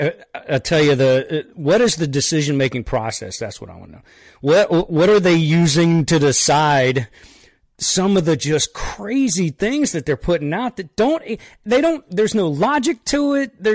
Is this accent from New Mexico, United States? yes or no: no; Florida, United States; I'm originally from West Central Florida, and I'm very familiar with the Clearwater area.